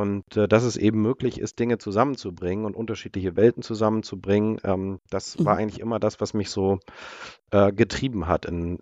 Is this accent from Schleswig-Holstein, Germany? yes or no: yes; Schleswig-Holstein, Germany; ich bin eigentlich Schleswig-Holsteiner, das heißt irgendwie auch auf dem Land.